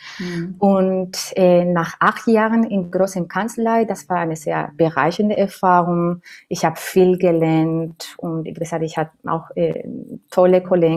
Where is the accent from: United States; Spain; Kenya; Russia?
Spain; Andalusia; German is a second language; moved away as an adult; ich komme sprunglich aus Spanien. Meine Wurzeln liegen im Südspanien, Andalusien, zwischen zwei Städten, Sevilla und Cádiz.